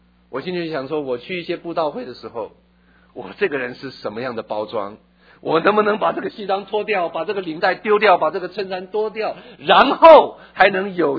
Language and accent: Chinese; Taiwan; now in United States; 24年前来美国，一个标准的无神论者，虽然我在台湾长大